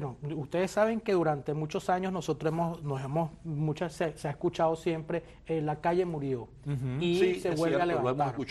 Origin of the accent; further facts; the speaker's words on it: Barinas, Venezuela; cuando en Venezuela, cuando yo que soy de Barinas, de un pueblo